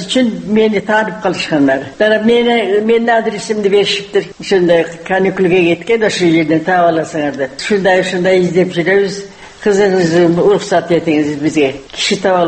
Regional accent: Karakol, Issyk-Kul Region, Kyrgyzstan; Мен кичине кезимде Каракол шаарында туруп турабыз. Кытайдан качып кайра келгенден кийин ошо эмеде.

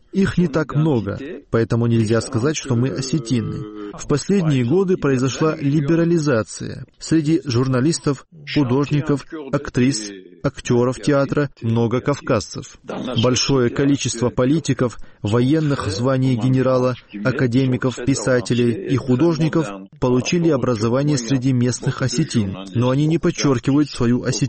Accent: Kushra, Turkey; Это очень большая семья, и я сам тоже из Кушры.

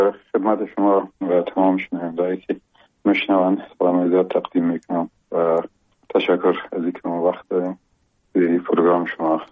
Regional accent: Gomran, Logar, Afghanistan; یکی از قریه های قشنگ ولایت لوگر مرز مربوطات ولسوالی محمد آقا، یک قریه با اسم گمران و شیرازه یاد میشه، در اونجا به دنیا آمدیم و اون سالای اول زندگی رو اونجا دم آغوش پدر و مادر بزرگ شدیم

